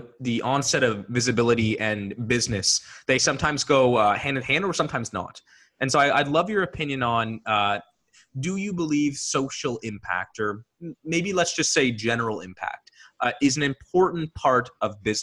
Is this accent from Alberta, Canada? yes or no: no; Ontario, Canada; I was raised in Muskoka, so I'm quite aware of a lot of the inequalities that exist.